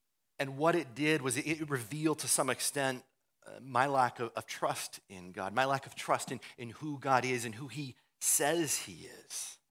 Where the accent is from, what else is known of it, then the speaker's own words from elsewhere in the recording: Iowa, United States; you probably didn't know that I grew up in Iowa because I don't talk about